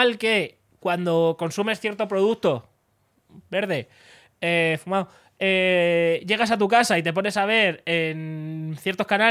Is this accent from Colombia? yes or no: no; Cuenca, Castilla-La Mancha, Spain; Yo soy de Cuenca, está bien la cosa.